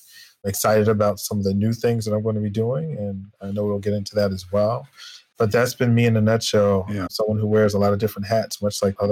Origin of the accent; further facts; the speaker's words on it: North Carolina, United States; But I am originally from North Carolina, born, raised, educated there.